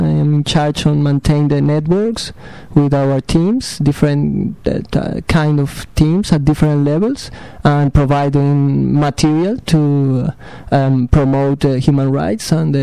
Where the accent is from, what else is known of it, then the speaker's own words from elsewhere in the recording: Colombia; moved away as an adult; now in New Zealand; I'm a lawyer. I come from Colombia. I came to to New Zealand 2 years ago. I spent the whole time on Waiheke.